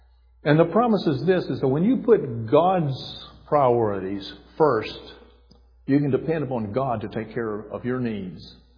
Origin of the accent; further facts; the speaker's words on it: West Virginia, United States; When they found that I was from West Virginia, they thought I would know absolutely nothing about English, and so they put me in the Greek department.